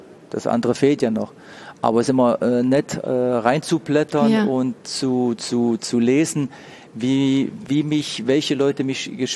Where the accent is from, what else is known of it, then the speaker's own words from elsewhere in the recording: East Germany, Germany; Wir waren damals, donnerstags waren wir in einer Mokka-Milcheisbar, hieß die bei uns im Osten.